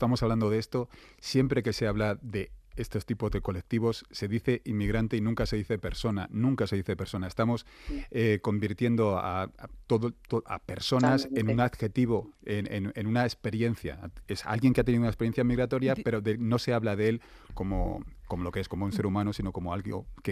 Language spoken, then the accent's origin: Spanish; Spain; He nacido aquí, nací hace 48 años aquí, he vivido siempre aquí, he hecho todo aquí